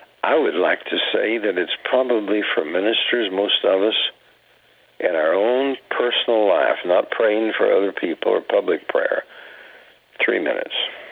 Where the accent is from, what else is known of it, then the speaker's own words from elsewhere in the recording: United States; being an American, we are by nature doers.